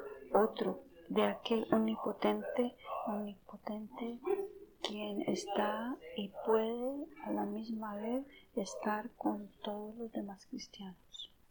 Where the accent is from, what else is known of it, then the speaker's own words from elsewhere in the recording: Phoenix, Arizona, United States; Y yo soy también de Phoenix, Arizona, y yo sé lo que es la sombra cuando me protege.